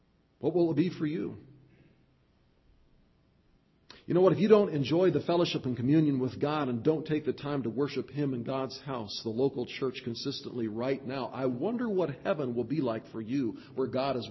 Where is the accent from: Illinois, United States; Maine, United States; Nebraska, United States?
Nebraska, United States; Monroe; I took my family a couple of summers ago to the farm I grew up on near Monroe, Nebraska.